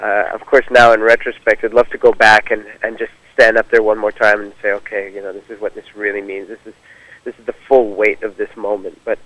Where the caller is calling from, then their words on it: Montreal, Quebec, Canada; From Montreal.